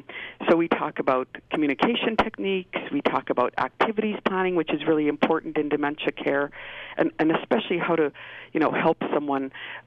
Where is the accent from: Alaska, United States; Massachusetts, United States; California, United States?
Alaska, United States; Napakiak; now in Bethel, United States; I'm originally from Napakiak, and I've lived in Bethel for many years.